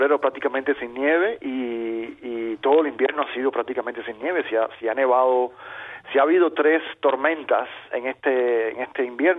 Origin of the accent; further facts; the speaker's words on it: Havana, Cuba; los que somos de La Habana